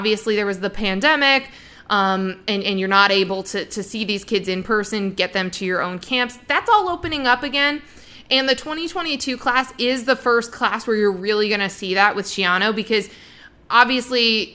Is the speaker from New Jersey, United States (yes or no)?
yes; New Jersey, United States; And the closest beaches are like Point Pleasant, Belmar. They're about like from my hometown.